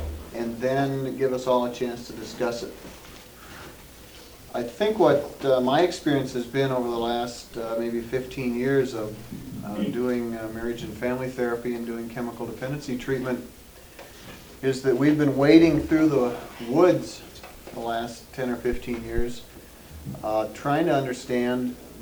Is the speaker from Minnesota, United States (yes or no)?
yes; Minnesota, United States; I'm from Minnesota.